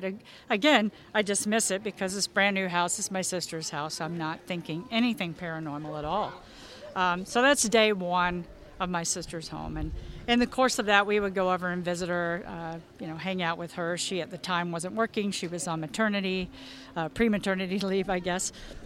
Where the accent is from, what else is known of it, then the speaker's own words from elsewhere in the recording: Apache Junction, Arizona, United States; also born or lived in South Carolina; I'm from Apache Junction, Arizona. So probably about 30 years ago, I lived in South Carolina